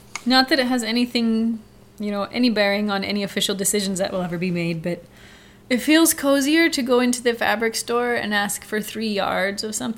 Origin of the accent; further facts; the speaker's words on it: Australia; Growing up in Australia, most wildlife are trying to kill us.